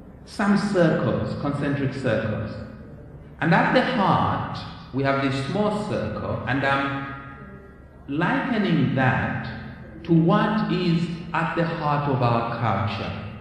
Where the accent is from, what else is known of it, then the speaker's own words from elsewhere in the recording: Zambia; Now, I come from Africa. In case you don't know what Africa looks like, that's what it looks like. And I come from the country of Zambia.